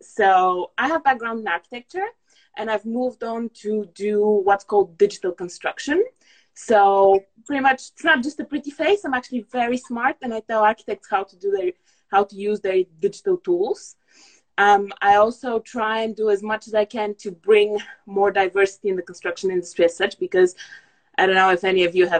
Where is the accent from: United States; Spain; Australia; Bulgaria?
Bulgaria; now in United Kingdom; I'm originally Bulgarian.